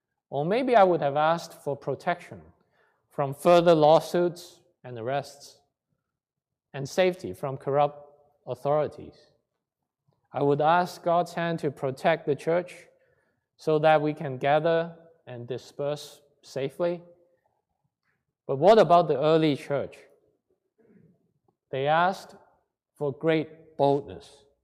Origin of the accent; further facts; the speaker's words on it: Hong Kong; now in Canada; I grew up in Hong Kong, and I survived an education that highly prioritizes following rules and the virtue of not rocking the boat.